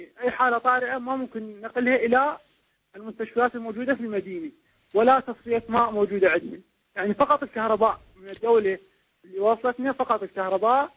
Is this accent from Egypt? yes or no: no; Wasit, Iraq